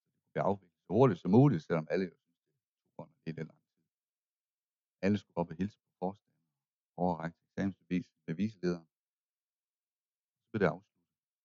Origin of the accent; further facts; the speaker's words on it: Hvide Sande, Central Denmark Region, Denmark; Og det er ikke nogen lang slægt, hvor jeg kommer fra. Sådan selve lokationen, Sande, byen her, 30'erne.